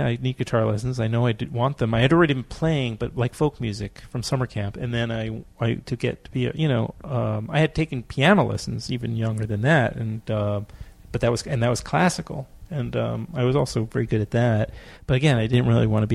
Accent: New York, United States; Born and bred. Yeah. I was raised in Queens in Forest Hills and lived there until I went to school.

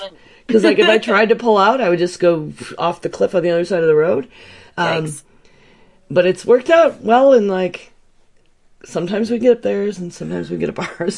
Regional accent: Buffalo, New York, United States; I have a good ice, you know, snow brush, because I'm from Buffalo.

